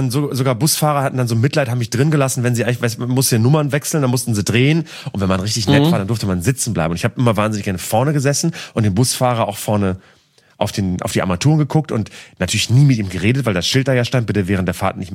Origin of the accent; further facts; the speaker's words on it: Bremen, Germany; born there; Diako, das ist der Ort, das ist das Krankenhaus, wo ich geboren bin